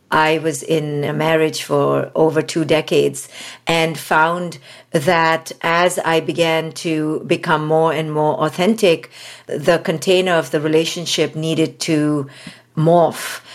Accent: India; especially as an Indian woman. I was raised in India

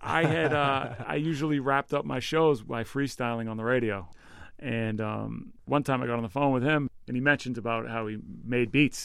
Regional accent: Massachusetts, United States; I mean, I grew up on the North Shore, but my family lived in Dorchester.

